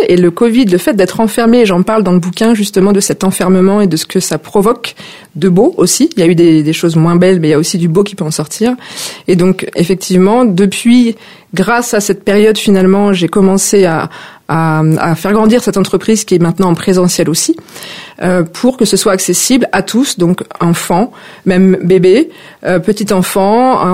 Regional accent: Normandy, France; now in Villejuif, France; j'habite en région parisienne, dans le sud de Paris, à Villejuif. Je suis originaire de Normandie, donc j'ai 47 ans

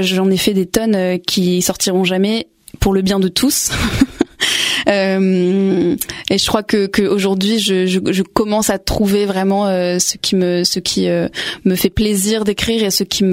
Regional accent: Narbonne, Occitanie, France; je suis ensuite partie faire des études à Paris, parce que je suis originaire de Narbonne.

